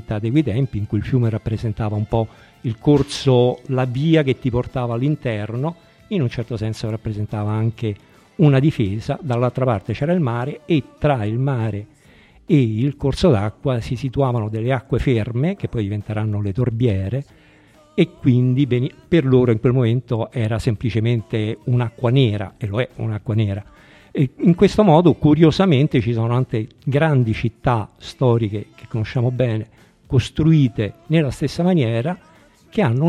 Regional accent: Rome, Lazio, Italy; io vengo da Roma, quindi il mio concetto di città grande è un pochino differente.

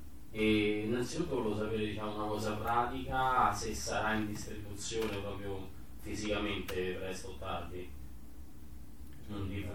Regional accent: Rome, Lazio, Italy; io vengo da Roma, anche se sto qui vicino perché sto sulla Bocea

